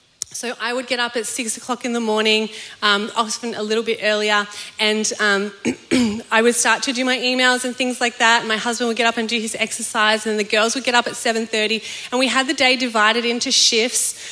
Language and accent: English; Melbourne, Victoria, Australia; also born or lived in Sydney; I'm from Melbourne. I actually grew up in Melbourne, but we worked in Sydney for 10 odd years and have only moved back. We moved back at the beginning of 2019.